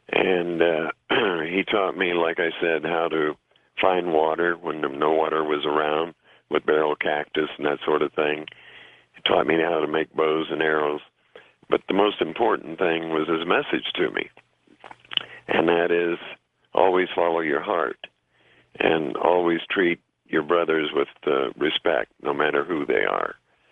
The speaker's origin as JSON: {"language": "English", "town": "San Carlos", "region": "Arizona", "country": "United States", "tie": "born or raised there", "said": "I was raised by my grandparents. My grandfather was a section foreman on the Southern Pacific Railroad, and we always lived in out-of-the-way places. And San Carlos was one where I grew up"}